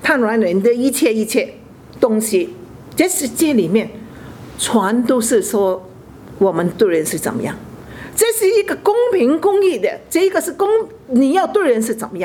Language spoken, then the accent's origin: Chinese; China; now in Australia; 你说我来澳洲已经20多年了，那么澳洲的公民，我是澳洲的公民，当当人家说你是澳洲人的时候，其实人家看你，你还是中国人呢。